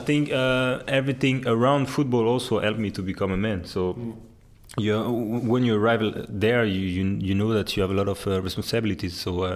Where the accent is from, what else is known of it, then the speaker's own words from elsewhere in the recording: France; it's the every 6 weeks you have like holidays in France. So, but anyway, it was not that far from my hometown, because it was only 1.5 hours driving.